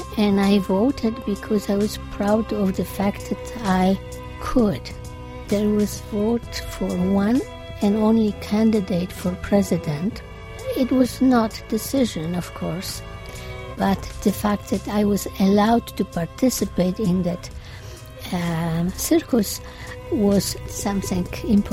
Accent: Poland; English is a second language; moved away as an adult; now in United States; I am 73 years old, and I grew up in Poland, and I am American citizen now.

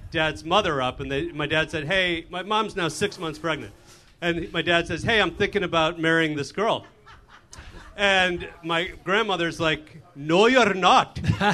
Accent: Illinois, United States; Chicago, suburbs.

